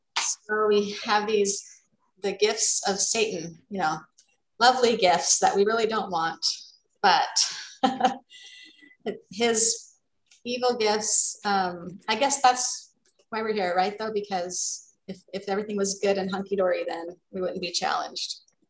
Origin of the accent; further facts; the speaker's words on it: Arizona, United States; I grew up in Arizona, say roots.